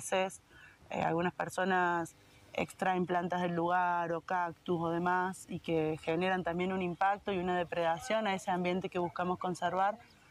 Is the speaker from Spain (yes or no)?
no; Córdoba, Argentina; soy de Córdoba